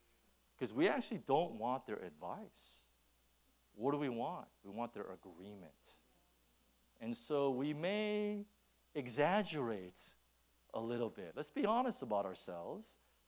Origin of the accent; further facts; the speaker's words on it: California, United States; I'm from California. And so I think you can forgive me, right? We do things a little differently there.